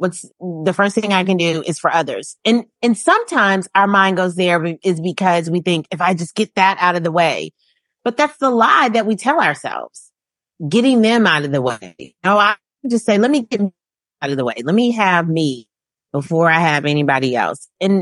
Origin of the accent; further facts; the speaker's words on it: Southern United States, United States; I really, you know, I grew up in the South. And so in the South, you get married and you have kids and you get the house with the fence and the dog.